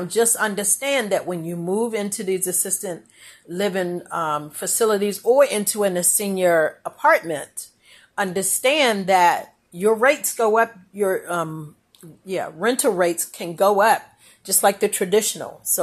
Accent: Maryland, United States; from Prince George's County, Maryland, and I am a senior real estate agent.

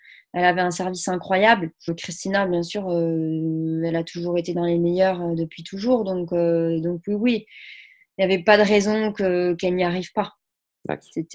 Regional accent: Saint-Gaudens, Occitanie, France; C'était chez moi à Saint-Gaudens.

